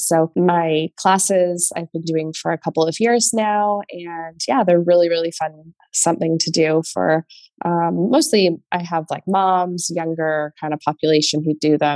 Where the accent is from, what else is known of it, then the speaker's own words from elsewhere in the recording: Canada; now in California, United States; at the time I was living down in California, which is where I am now. I'm Canadian actually.